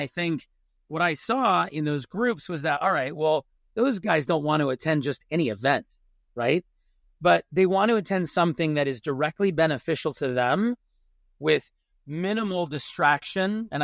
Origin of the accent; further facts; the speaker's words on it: Huntington Beach, California, United States; So I grew up in Huntington Beach, Orange County. Actually, behind me is Laguna Hills, where I live now with my wife and my five children.